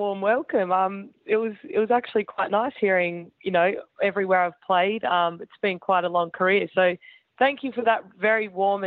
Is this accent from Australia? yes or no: yes; Barossa Valley, South Australia, Australia; I grew up in the Barossa Valley. So growing up, you know, in the 90s, sport was a massive part of country towns.